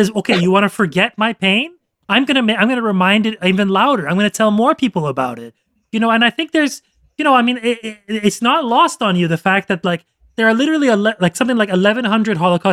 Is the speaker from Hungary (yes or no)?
no; Iran; Like, I'm Iranian. I was born in Iran. My parents were born in Iran.